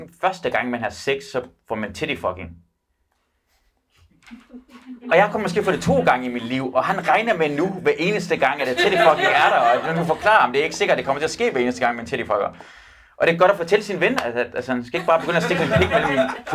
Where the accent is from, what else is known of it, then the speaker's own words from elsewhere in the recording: Iran; now in Denmark; Vi havde ikke Mowgli, dengang jeg var der. I Iran.